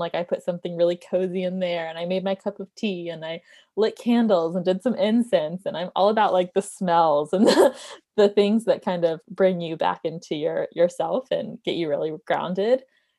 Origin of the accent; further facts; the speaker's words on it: Florida, United States; It's very like cold there, and I'm from Florida, not used to the cold.